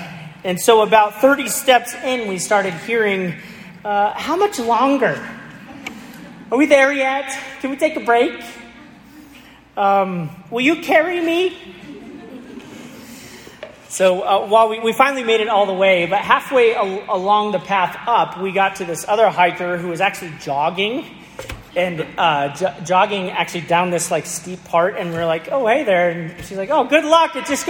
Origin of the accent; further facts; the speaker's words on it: Aurora, Colorado, United States; I grew up in Colorado, and so mountains are just part of my love. I grew up in Aurora, Colorado, and so every day I could kind of look up and see the whole mountain range.